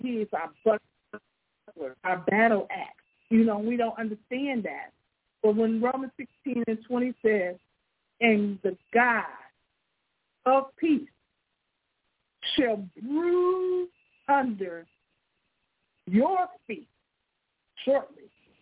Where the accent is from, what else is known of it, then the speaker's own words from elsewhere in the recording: Benton Harbor, Michigan, United States; Now, I grew up in Benton Harbor, Michigan